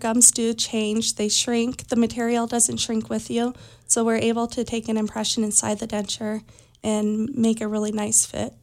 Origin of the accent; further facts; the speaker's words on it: Elmo, Montana, United States; Well, I'm a fourth generation rancher's daughter. I grew up in Elmo